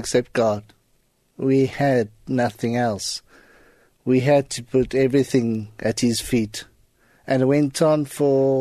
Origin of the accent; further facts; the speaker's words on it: South Africa; I am from South Africa, but okay. My family all got French names.